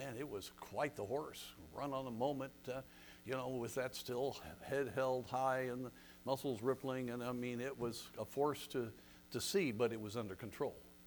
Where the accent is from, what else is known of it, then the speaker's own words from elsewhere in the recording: Colorado, United States; I gave the illustration of growing up in Colorado. I was I spent a lot of time on a ranch. My best friend was rancher's son.